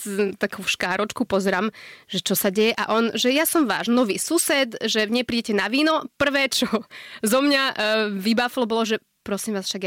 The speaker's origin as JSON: {"language": "Slovak", "town": "Nitra", "region": "Nitra Region", "country": "Slovakia", "lives_now": "Bratislava, Slovakia", "said": "Sice som z Nitry, ale predsa tá Bratislava je väčšia."}